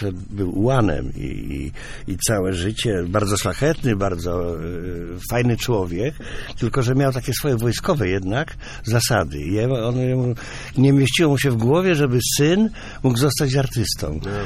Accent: Poznań, Greater Poland Voivodeship, Poland; now in Leszno, Poland; Właśnie ja przyjechałem z Poznania i dlatego Leszno mi zaimponowało i dlatego zostałem w tym mieście

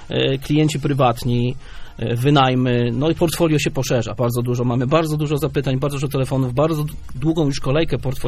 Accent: Oleśnica, Lower Silesian Voivodeship, Poland; bo ja jestem z Dolnego Śląska, i naprawdę wiem, jaki już jest odzew środowiska. Mam też moich znajomych z mojego miasta rodzinnego, czyli z Oleśnicy.

